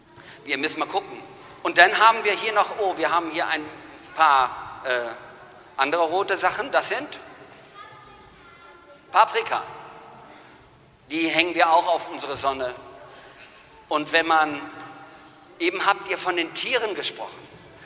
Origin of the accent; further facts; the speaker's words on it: North Rhine-Westphalia, Germany; Also als Ostwestfale würde ich sagen, ungefähr.